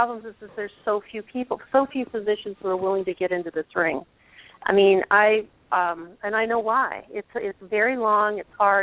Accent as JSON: {"language": "English", "town": "Cleveland", "region": "Ohio", "country": "United States", "said": "But I'm telling you, I'm from Cleveland."}